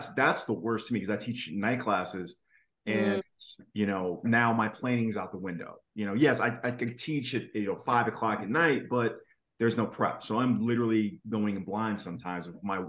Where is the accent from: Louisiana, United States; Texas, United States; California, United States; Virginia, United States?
Louisiana, United States; Tickfaw; also born or lived in Hammond; So I'm originally from Louisiana. I went to LSU for my doctorate, but you know, that is home to me, essentially Hammond, Louisiana.